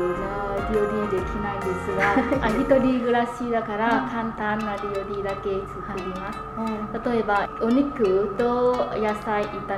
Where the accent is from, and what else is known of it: Vietnam; Japanese is a second language